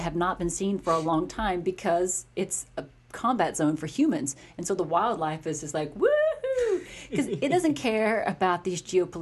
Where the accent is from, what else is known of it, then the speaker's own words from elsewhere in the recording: Texas, United States; I mean, and I'm from West Texas, as you mentioned.